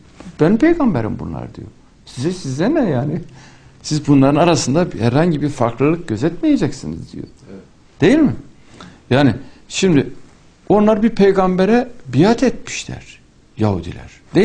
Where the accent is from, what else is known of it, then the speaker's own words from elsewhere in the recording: Elazığ, Turkey; Yani ben Elazığlıyım, bizim orada